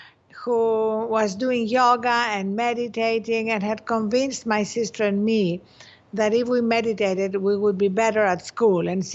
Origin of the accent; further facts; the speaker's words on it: Greece; English is a second language; I was brought up in Greece, and people don't have breakfast. They have coffee. And so like a good Greek peasant girl